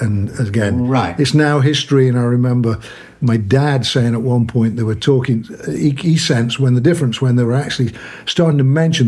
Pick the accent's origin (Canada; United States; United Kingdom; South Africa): United Kingdom; growing up in Britain as well, the contesting band world and the brass Salvation Army world was very much separated.